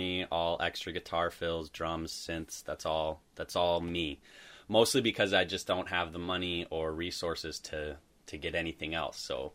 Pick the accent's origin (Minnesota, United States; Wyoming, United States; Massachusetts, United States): Minnesota, United States; Grand Rapids; moved away as an adult; also born or lived in Colorado / Italy; now in Duluth, United States; I'm not. I grew up in Grand Rapids, and then when I was 18, I moved to Colorado, spent a year there, and then from there, I sold pretty much everything I had.